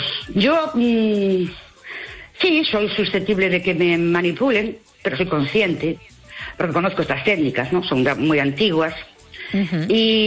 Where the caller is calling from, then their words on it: Ourense, Galicia, Spain; de Urense.